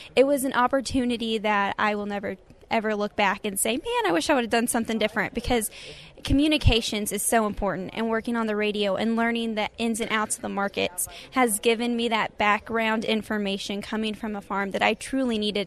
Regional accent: Lamar, Missouri, United States; I am from Lamar, Missouri, which is in the very southwest corner of the state. I'm currently a senior at Missouri State University.

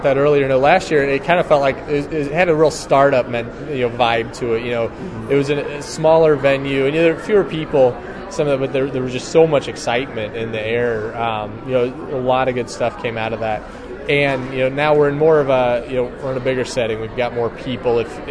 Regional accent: Giltner, Nebraska, United States; now in Aurora, United States; I'm from Hamilton County, Nebraska. I grew up in Giltner, and that's where our farm is.

